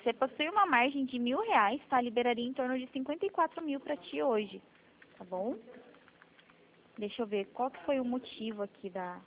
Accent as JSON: {"language": "Portuguese", "town": "Curitiba", "region": "Paraná", "country": "Brazil", "said": "eu sou de Curitiba"}